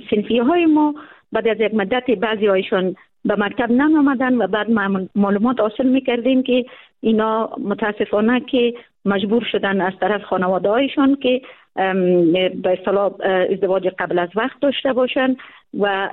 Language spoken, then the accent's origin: Persian; Afghanistan; دختر خانم هایی که در ولایت ما هستن، چون ولایت سمنگان کاملا یک ولایت سنتی هست